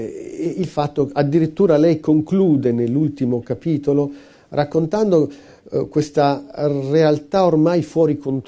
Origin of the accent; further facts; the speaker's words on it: Pakistan; come pakistano, noi tutti avevamo una grande paura, un grande sospetto del nuovo presidente pakistano